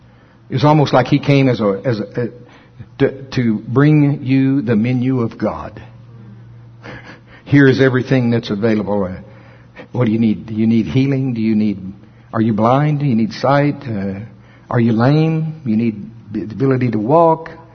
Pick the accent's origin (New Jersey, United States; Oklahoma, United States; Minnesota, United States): Oklahoma, United States; Shawnee; I grew up in Shawnee, Oklahoma, and we go to the fair.